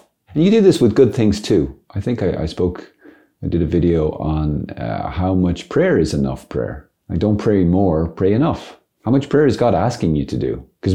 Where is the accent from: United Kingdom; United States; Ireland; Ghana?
Ireland; As an Irishman, that's I can't possibly leave anything on my plate.